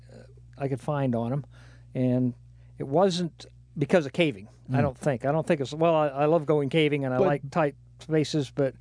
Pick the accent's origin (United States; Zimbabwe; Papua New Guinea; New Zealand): United States; Kankakee, Illinois; I was born in Kankakee, Illinois, and we lived in Kankakee, which is up north.